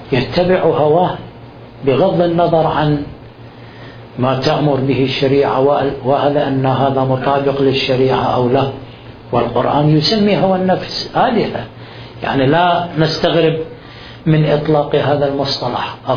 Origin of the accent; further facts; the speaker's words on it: Iraq; نحن عندنا في العراق في مشكلة عويصة الانتماء العشائري والتعصب للعشيرة